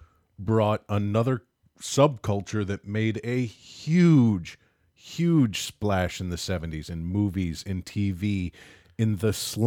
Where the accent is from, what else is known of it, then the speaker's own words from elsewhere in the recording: Indiana, United States; when I traveled through southern Vietnam, I was from Indiana